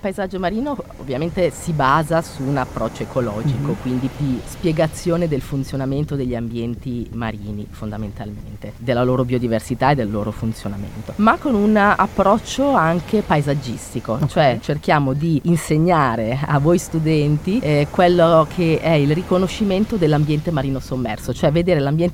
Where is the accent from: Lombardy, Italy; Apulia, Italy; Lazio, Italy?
Lombardy, Italy; Milan; moved away as an adult; now in Genoa, Italy; sono milanese, sono nata a Milano e ho fatto tutti, diciamo, gli anni della laurea a Milano. Mi sono laureata in biologia ramo indirizzo ecologico e poi da lì mi sono trasferita a Genova